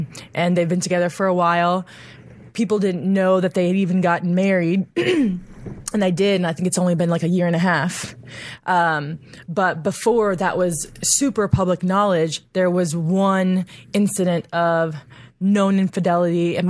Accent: Oklahoma, United States; also born or lived in Texas; Yeah, I grew up in Oklahoma.

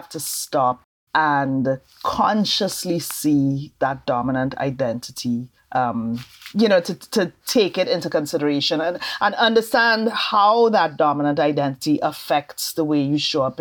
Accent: Trinidad & Tobago; because I'm from Trinidad and Tobago, right?

